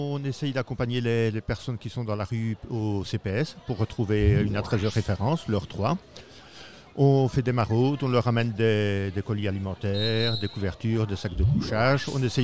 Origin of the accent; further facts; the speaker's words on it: Liège, Wallonia, Belgium; Je viens de Liège, donc c'est une ville où il y a beaucoup de SDF, beaucoup de familles maintenant avec des enfants qui n'arrivent plus à se loger.